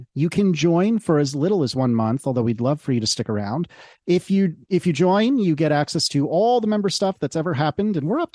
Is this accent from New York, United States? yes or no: yes; Newburgh, New York, United States; born there; And I was born in Newburgh, which is probably, I'm now probably giving away some sort of top secret state thing.